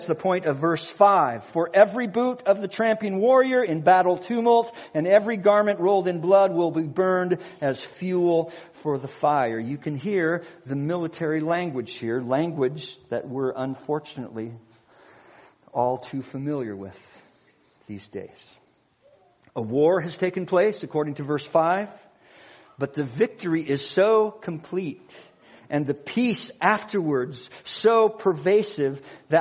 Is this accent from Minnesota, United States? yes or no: yes; Minnesota, United States; No, I'm from Minnesota.